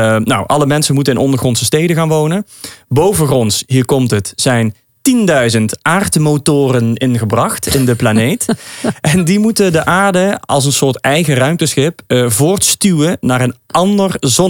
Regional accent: Venlo, Limburg, Netherlands; ik kom uit Venlo

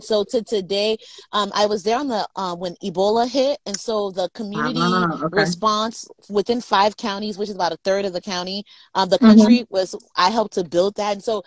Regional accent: Liberia; born there; moved away; So I was born in Liberia, and I left Liberia because of the Civil War.

